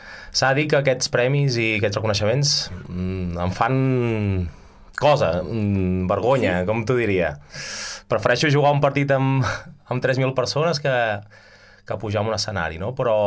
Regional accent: Ripollet, Catalonia, Spain; also born or lived in Barcelona / Valls; Jo vaig néixer a Barcelona, vaig viure a Ripollet, que el meu pare té un negoci, i però clar, la meva mare és vallenca i tota la família estava aquí a Valls.

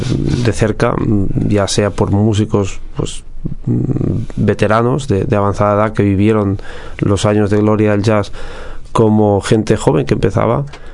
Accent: Spain; first language Catalan; Spanish is a second language; en castellano, catalán, mi lengua materna, y en inglés.

